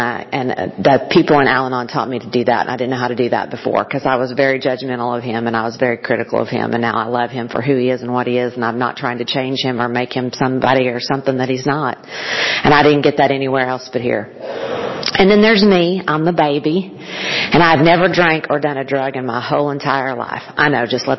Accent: Oklahoma, United States; You know, I'm from Oklahoma. We're a football state.

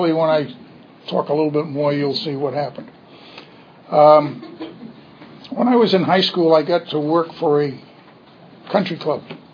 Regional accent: Rhode Island, United States; born there; moved away as an adult; also born or lived in Philadelphia; The longer version is I was born in Rhode Island. Not Long Island, Rhode Island. I am a real Yankee. Came down here in 96, I moved here.

